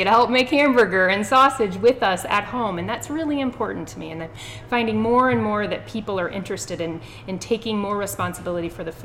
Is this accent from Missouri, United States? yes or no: yes; St. Louis, Missouri, United States; I grew up in St. Louis, Missouri, and I did not grow up hunting and fishing.